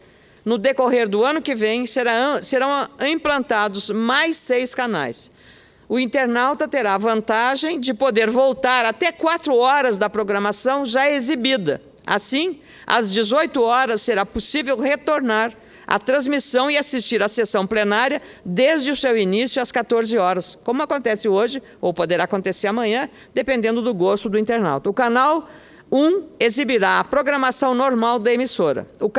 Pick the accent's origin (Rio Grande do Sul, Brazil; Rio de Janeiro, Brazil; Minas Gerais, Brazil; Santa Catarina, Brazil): Rio Grande do Sul, Brazil; Lagoa Vermelha; born there; now in Canela, Brazil; Canela, que é a minha cidade do coração. Lagoa Vermelha é onde eu nasci, que eu amo de paixão, mas Canela agora é o meu domicílio.